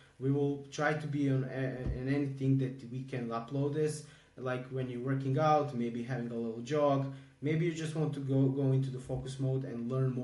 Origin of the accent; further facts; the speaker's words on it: Croatia; I'm from Croatia.